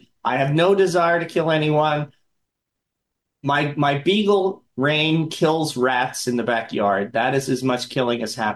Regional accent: New York City, New York, United States; I'm from New York City, where guns are, only felons are allowed to have guns.

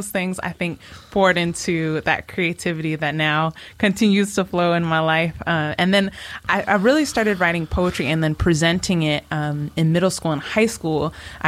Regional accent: Seattle, Washington, United States; also born or lived in Yokohama, Japan / Bay Area, United States; now in Philadelphia, United States; And I was born in Seattle, Washington, but I also grew up between Seattle and Yokohama, Japan. So Yokohama ni sumdeimashita. And I also lived in the Bay Area for a while after that. Now I live here in Philly

